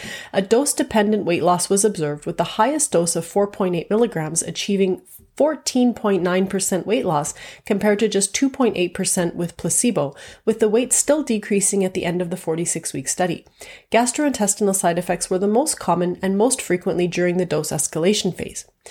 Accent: Canada; I'm a Canadian physician, a specialist in endocrinology and metabolism

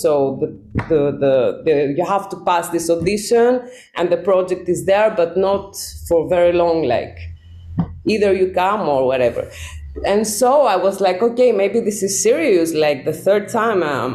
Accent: Greece; moved away as an adult; now in Paris, France; I'm from Greece.

